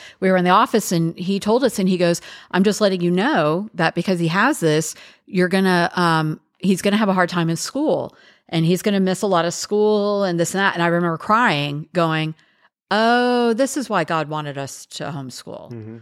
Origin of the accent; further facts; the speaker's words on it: Miami, Florida, United States; I mean, now growing up in Miami, it was awful.